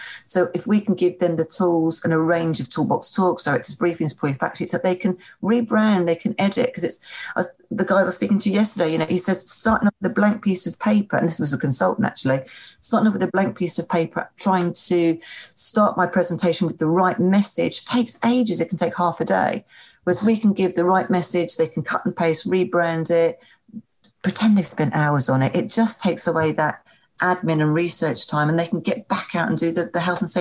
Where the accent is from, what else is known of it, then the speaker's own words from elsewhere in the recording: United Kingdom; And we love risk assessment. Oh my God, we're British.